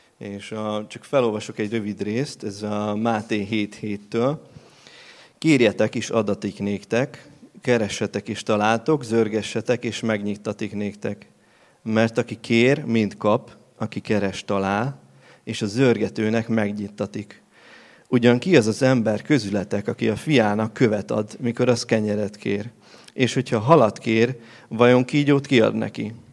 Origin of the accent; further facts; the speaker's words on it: Budapest, Hungary; Meséltem, hogy a 8. kerületben nőttem fel Budapesten